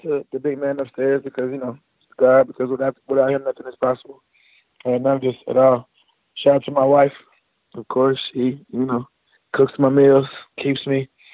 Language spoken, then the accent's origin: English; Stone Mountain, Georgia, United States; So Stone Mountain, everybody know I'm from Stone Mountain.